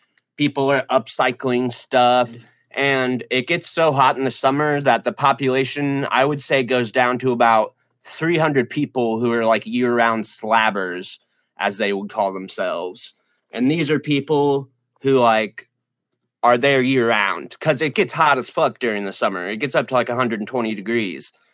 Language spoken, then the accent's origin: English; Illinois, United States; I'm from Central Illinois. I grew up, you know, in a small town out surrounded by cornfields